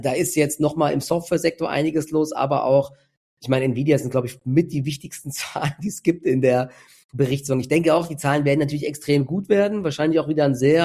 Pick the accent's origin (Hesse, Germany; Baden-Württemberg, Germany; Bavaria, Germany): Hesse, Germany; Dietzenbach; Selbst in meiner Heimatstadt baut Google ein riesiges Rechenzentrum jetzt hier in Dietzenbach